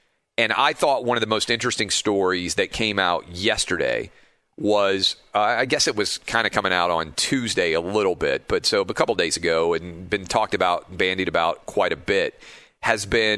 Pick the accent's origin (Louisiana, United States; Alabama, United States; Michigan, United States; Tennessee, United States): Tennessee, United States; Nashville; There may be a little bit of a bias here because this is my hometown, and certainly there are a lot of people in my hometown who follow me. But 52% of you said Nashville should be the city